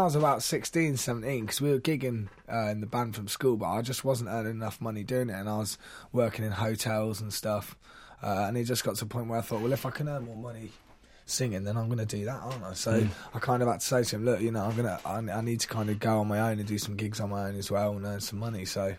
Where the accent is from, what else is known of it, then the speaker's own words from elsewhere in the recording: Rugby, West Midlands, United Kingdom; born there; also born or lived in Cornwall; now in London, United Kingdom; Well, I'm 23 now. I feel like I've aged quite a bloody bit in the last couple of years. But yeah, I was born in Rugby. I moved around quite a lot when I was growing up. Ended up in Cornwall. And then I moved to London